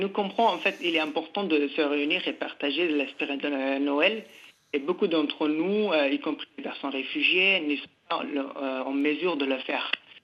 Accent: Bangladesh; now in France; Alors, moi, je viens de Bangladesh. J'ai dû quitter mon pays pour des raisons politiques. Et après, donc, moi, je me suis retrouvé dans différents pays. Finalement, après avoir été déplacé dans six différents pays, je me suis retrouvé en France.

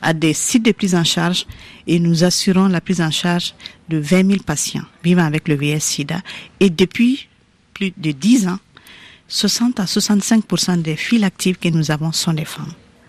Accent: Mali; Je suis africaine, je suis malienne

